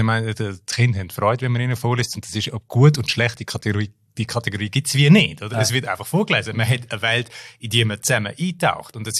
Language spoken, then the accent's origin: German; Graubünden, Switzerland; Und es ist aus meiner Heimatregion Graubünden